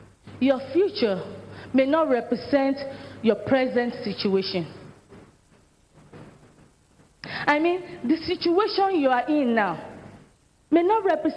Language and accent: English; Nigeria; I'm a Nigerian